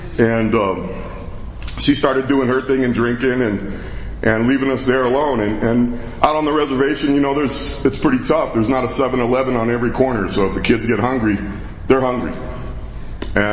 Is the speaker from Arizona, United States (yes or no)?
yes; Winslow, Arizona, United States; And I'm from Winslow, and a lot of people ask where Winslow is. So, like, if this is the state of Arizona, like, this is Winslow, right?